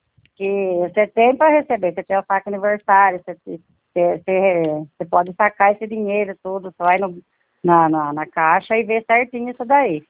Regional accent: Itapuí, São Paulo, Brazil; Eu sou de Itapuí. Itapuí.

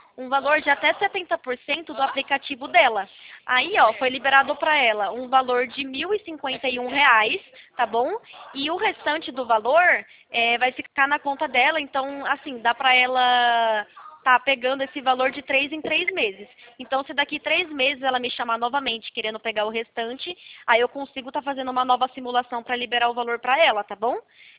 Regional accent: São Paulo, Brazil; Eu sou aqui da região de Campinas

